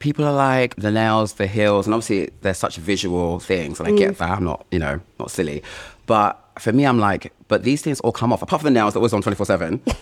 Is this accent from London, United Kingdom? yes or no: yes; London, United Kingdom; I grew up in West London, in Shepherd's Bush, before it was Shepherd's Bush, or before it was Shea Boo, sorry, but it was very much Shepherd's Bush.